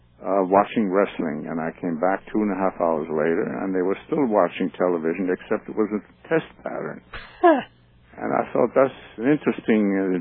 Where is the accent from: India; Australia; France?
France; also born or lived in Germany; We left everything and went back to France, where originally my father came from.